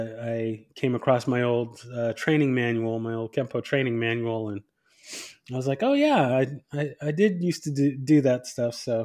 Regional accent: San Diego, California, United States; now in Dallas, United States; I'm now in the Dallas, Texas area. I'm originally from the Southern California, San Diego area.

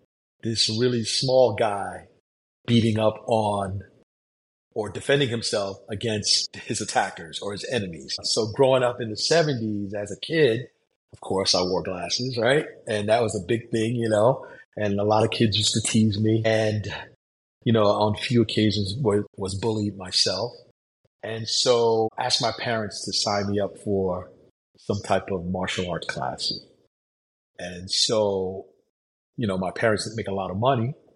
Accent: New York, United States; as growing up in New York, I always tell my students that people connect to martial arts for different reasons.

